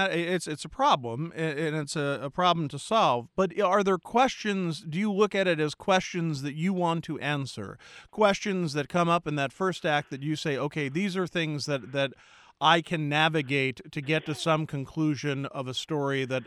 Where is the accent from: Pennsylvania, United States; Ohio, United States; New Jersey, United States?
Pennsylvania, United States; Philadelphia; Actually, growing up in Philadelphia, I saw it several times as a kid.